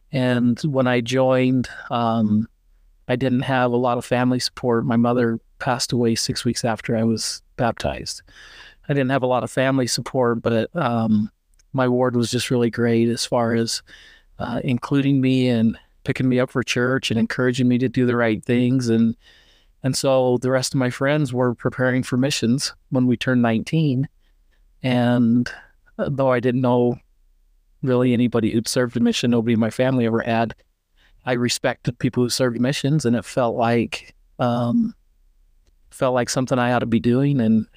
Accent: South Ogden, Utah, United States; I am born and raised in Utah. I grew up in South Ogden. I'm a convert to the church.

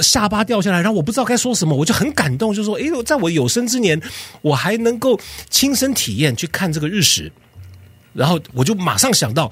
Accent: Los Angeles, California, United States; 我在洛杉矶长大的，

